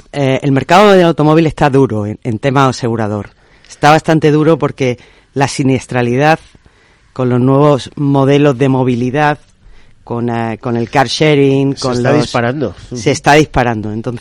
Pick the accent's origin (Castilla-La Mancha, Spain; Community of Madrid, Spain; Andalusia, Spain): Andalusia, Spain; Málaga; yo por ejemplo soy malagueña, soy de Málaga, y cuando voy a ver a mi familia son 540 kilómetros si quiero ir en coche.